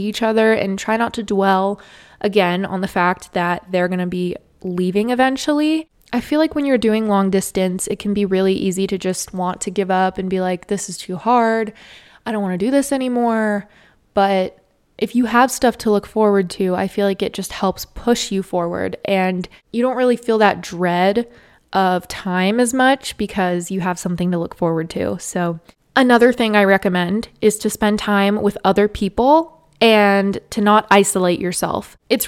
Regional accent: San Diego, California, United States; Like I said, I grew up in San Diego, so when he would come down to visit me, I tried to take him to places that I went to growing up, places like La Jolla, Torrey Pines, Balboa Park.

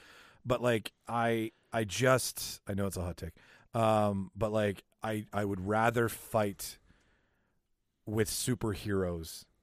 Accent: Canada; But like I'm just saying, hey, listen, we're from Canada.

